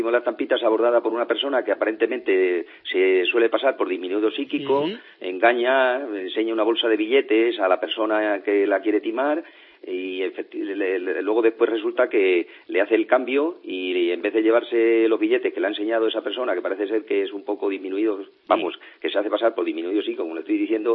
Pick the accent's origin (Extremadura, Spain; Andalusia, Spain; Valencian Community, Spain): Extremadura, Spain; como se suele decir en mi tierra, que yo soy extremeño, nadie da duros a peseta.